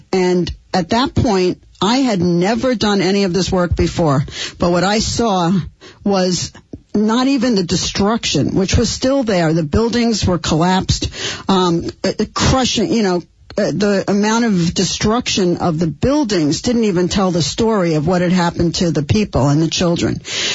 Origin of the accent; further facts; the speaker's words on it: Bronx, New York, United States; I grew up in the Bronx. I went to school in New York at Barnard College.